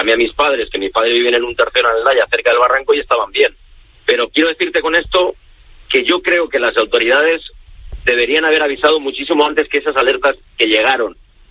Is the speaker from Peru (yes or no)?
no; Aldaya, Valencian Community, Spain; pero Aldaya, que es mi pueblo, estamos con muchos problemas, también sí.